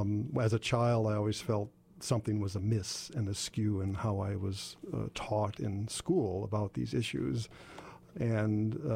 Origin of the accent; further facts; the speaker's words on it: United States; that's how my being an American has affected my music